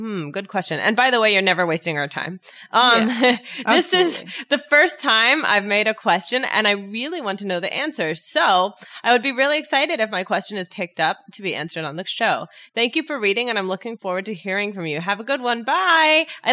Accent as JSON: {"language": "English", "country": "Vietnam", "second_language": "English", "said": "I'm from Vietnam"}